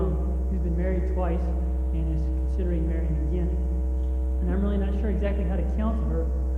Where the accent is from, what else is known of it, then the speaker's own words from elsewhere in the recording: Columbia, South Carolina, United States; I'm from Columbia, South Carolina.